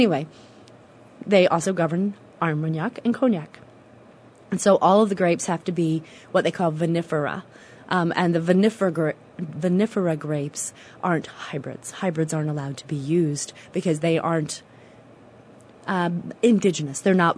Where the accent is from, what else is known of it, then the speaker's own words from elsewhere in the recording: Illinois, United States; I grew up in Illinois, so it was nothing. If we wanted to go shopping in St. Louis, we got in the car and went.